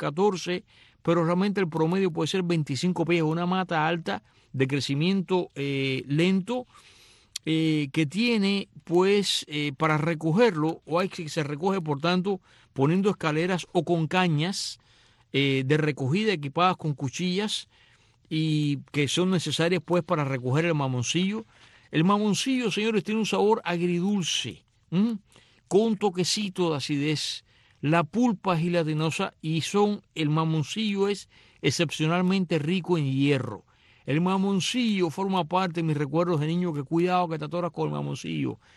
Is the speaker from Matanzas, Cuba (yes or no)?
yes; Varadero, Matanzas, Cuba; Yo me recuerdo tan de niño en Varadero, en Matanzas, en mi infancia, en los años 60, estar sentado en la arena